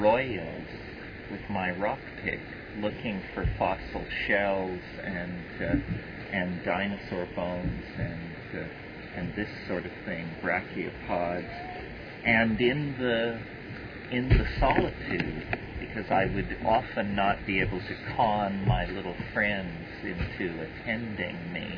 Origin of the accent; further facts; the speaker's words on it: Colorado, United States; and I grew up in Western Colorado, where there is a lot of exposed sedimentary rock, and some of it has dinosaurs pressed into it.